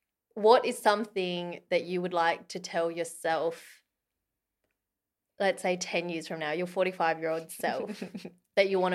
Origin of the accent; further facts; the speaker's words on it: Australia; Like me, being an Aussie